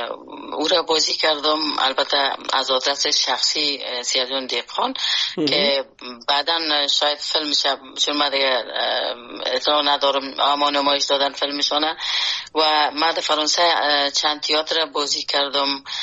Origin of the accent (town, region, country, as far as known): Afghanistan; born or raised there; moved away